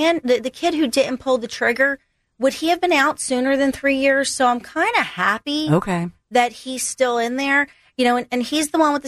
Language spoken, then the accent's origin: English; Fairmount, United States; You know, I grew up right in Fairmount, so I grew up on 25th Street. We used to walk down all this stuff when I was a kid.